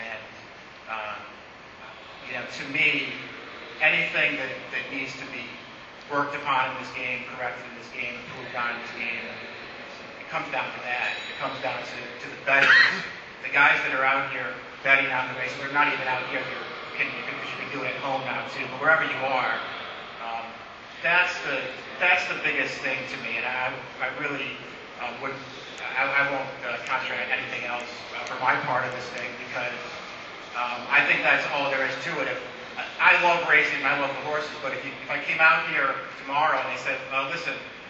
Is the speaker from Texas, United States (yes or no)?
no; Saratoga Springs, New York, United States; I grew up in Saratoga Springs.